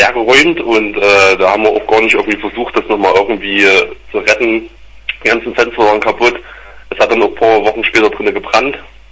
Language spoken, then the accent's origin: German; Altenburg, Thuringia, Germany; Wir sind aus Thüringen, Altenburg, beziehungsweise aus dem Altenburger Land, so ein bisschen verteilt.